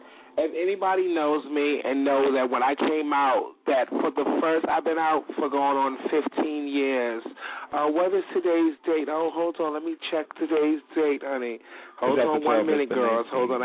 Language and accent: English; Harlem, New York, United States; I grew up in Harlem. I was born and raised in Harlem, 139th Street between Lenox and Fifth Avenue. I was born on there. I was born on that block.